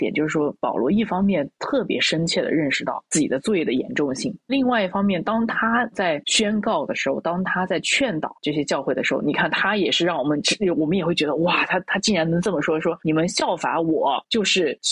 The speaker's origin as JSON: {"language": "Chinese", "country": "China", "said": "我们是中国人"}